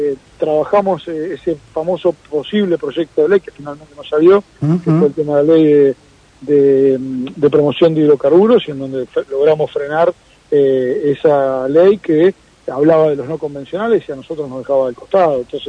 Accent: Patagonia, Argentina; Lo celebramos como argentinos y como patagónicos

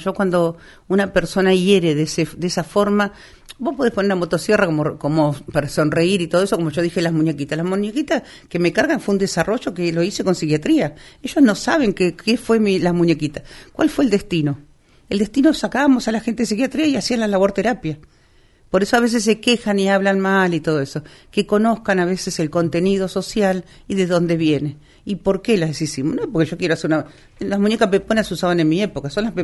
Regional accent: Campo de Mayo, Buenos Aires Province, Argentina; born there; Yo nací en Campo de Mayo, conozco lo de la historia

